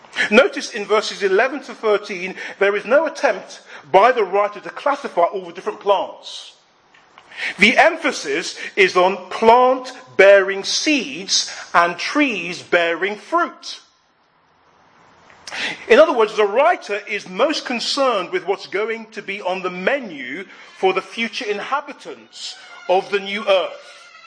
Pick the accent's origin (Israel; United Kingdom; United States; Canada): United Kingdom; London; In all my years growing up in London, I don't think I had ever really noticed the moon doing that before.